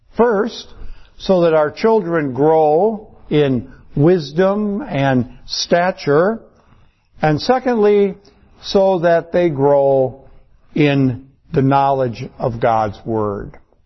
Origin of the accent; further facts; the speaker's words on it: Toledo, Ohio, United States; When I was growing up in Toledo, and my cousins would come to visit in the summer